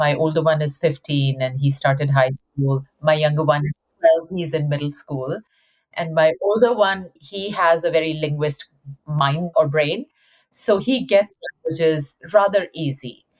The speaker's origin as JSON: {"language": "English", "country": "India", "tie": "born or raised there", "said": "I grew up in India"}